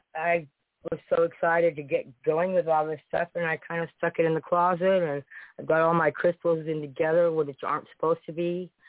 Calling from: Sunnyvale, California, United States; I'm a first-time caller. I'm calling from Sunnyvale, California.

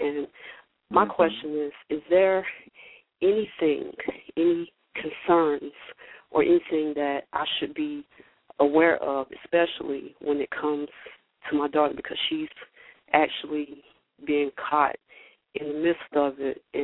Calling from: North Carolina, United States; I'm calling from North Carolina.

